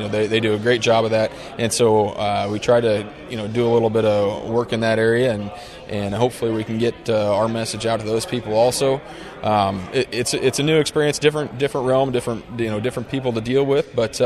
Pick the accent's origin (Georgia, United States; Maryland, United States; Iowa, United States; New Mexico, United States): Iowa, United States; Underwood; I'm from southwest Iowa. Underwood's my hometown. Grew up there.